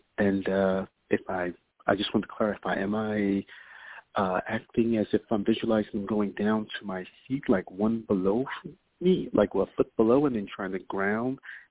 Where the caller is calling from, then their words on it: New York, United States; Hey, Reverend James. … I'm calling from New York.